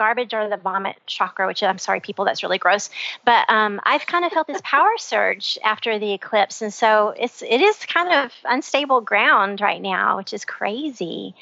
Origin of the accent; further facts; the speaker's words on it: Happy, Texas, United States; I grew up in Happy, Texas in a farmer and rancher family.